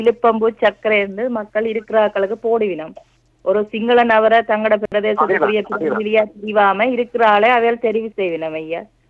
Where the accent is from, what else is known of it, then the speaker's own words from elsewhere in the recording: Sri Lanka; நான் இலங்கையை சேர்ந்தவர் தான், நான் பிறந்து வளர்ந்ததே யுத்தம் நடந்து கொண்டிருந்த காலங்களுக்கு தான்